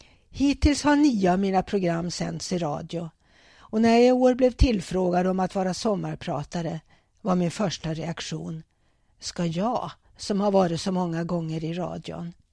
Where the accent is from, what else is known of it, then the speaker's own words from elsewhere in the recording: Örnsköldsvik, Västernorrland County, Sweden; Jag är uppvuxen i Övik och mina unga föräldrar fick skriva till Kungs för att de skulle få lov att gifta sig.